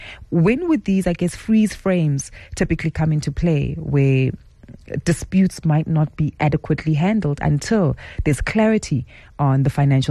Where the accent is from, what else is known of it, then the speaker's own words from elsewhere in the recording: South Africa; it really helps educate and empower us as South African workers.